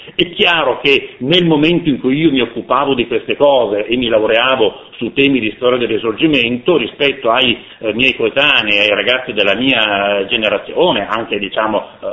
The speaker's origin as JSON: {"language": "Italian", "town": "Turin", "region": "Piedmont", "country": "Italy", "tie": "born or raised there", "said": "nato e cresciuto e formatosi a Torino, dove in qualche modo le vie, le strade, i luoghi grondano di risorgimento"}